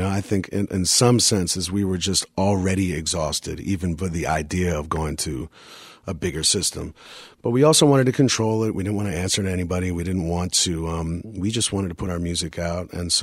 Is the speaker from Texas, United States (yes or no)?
no; New York City, New York, United States; it just made sense to me as a New Yorker. It was just something I didn't question. This was what was happening now. This was my city.